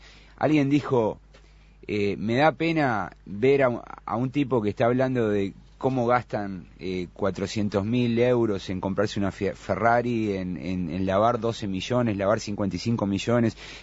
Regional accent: Uruguay; como uruguayo

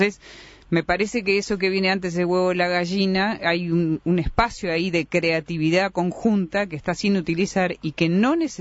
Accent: Uruguay; más allá de la formación que tenemos como uruguayos

